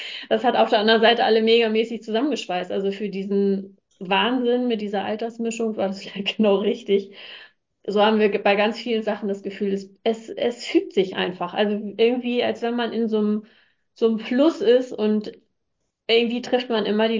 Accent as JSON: {"language": "German", "region": "Hamburg", "country": "Germany", "said": "Also wir sind eigentlich alle aus Hamburg, hier am Nordrand von Hamburg, so schon ländlich."}